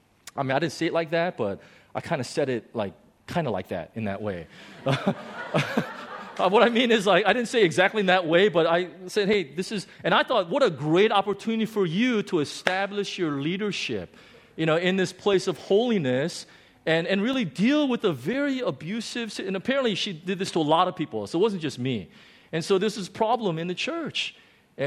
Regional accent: United States; You know, I'm an American, so I'm much more American than I am Korean, even though I look more Korean than American.

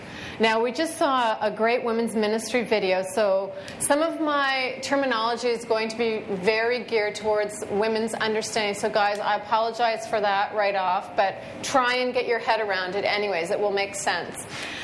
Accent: Toronto, Ontario, Canada; I'm from Toronto

